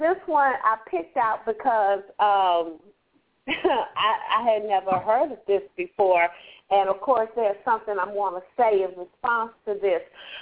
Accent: Compton, California, United States; But East Coast and Maryland and Atlanta and Compton, my hometown, you better represent.

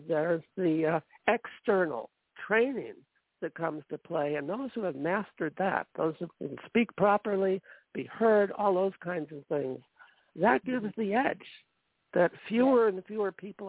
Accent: Baltimore, Maryland, United States; When I was growing up in Baltimore in high school, where UB Blake grew up, I was actually in a Peter Pan at the Lyric Theater in 1968.

